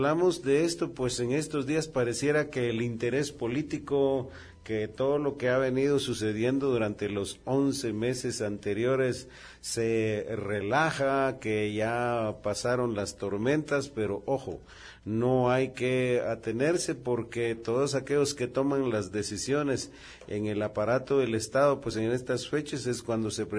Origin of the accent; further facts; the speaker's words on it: Aguascalientes, Mexico; me permito saludar allá en mi tierra, en Aguascalientes